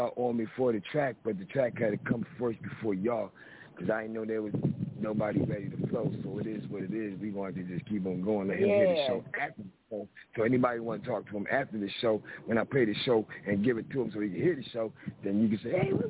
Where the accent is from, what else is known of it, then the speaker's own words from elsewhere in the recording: Philadelphia, Pennsylvania, United States; I know I'm coming from Philly, so you already know who I'ma do.